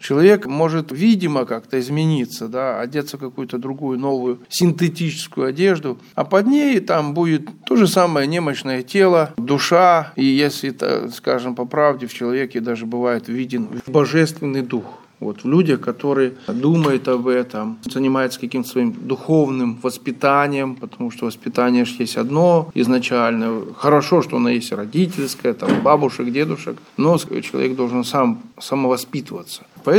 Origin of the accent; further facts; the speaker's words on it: Nesvizh, Minsk Region, Belarus; also born or lived in Vladivostok, Russia; Пусть я родился далеко за пределами Беларуси, в городе Владивостоке, но, с 4 класса я здесь, в Несвеже, только с выездом 2 года ар.